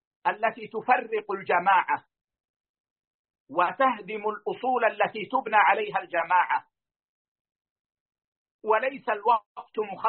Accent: Saudi Arabia; ثم ذهب إلى بلادنا المملكة العربية السعودية لتدريس مادة الرياضيات

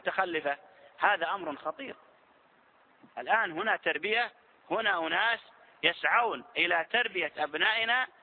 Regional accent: Saudi Arabia

